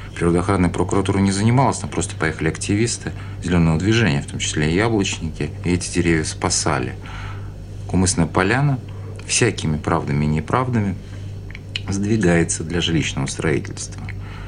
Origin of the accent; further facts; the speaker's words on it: Saratov, Saratov Oblast, Russia; Я саратовец, но я часто бываю в разных городах Саратовской области.